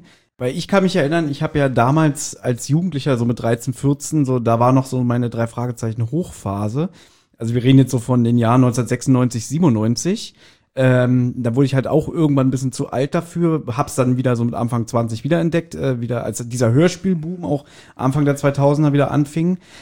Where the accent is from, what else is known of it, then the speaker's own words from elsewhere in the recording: Berlin, Germany; wir sind ja alle drei, wir sind ja auch Berliner.